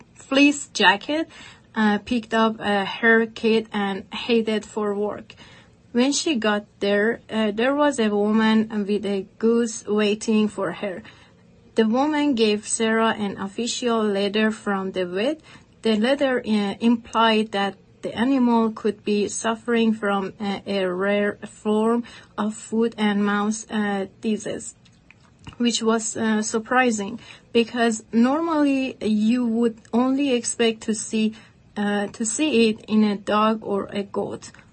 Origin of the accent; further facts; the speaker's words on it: Iran; English is a second language; Because I'm from Iran, and when I bought my ticket, the flight ticket to come to the United States, the COVID happened